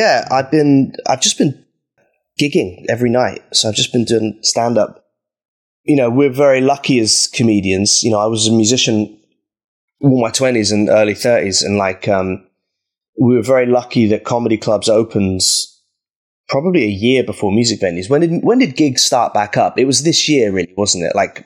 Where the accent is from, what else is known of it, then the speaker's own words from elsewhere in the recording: Norwich, East of England, United Kingdom; Well, I grew up in Norwich